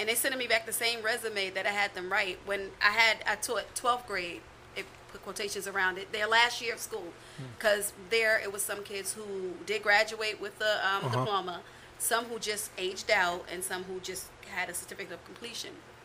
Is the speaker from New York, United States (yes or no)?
yes; Queens, New York, United States; I'm from New York, Southside Jamaica, Queens.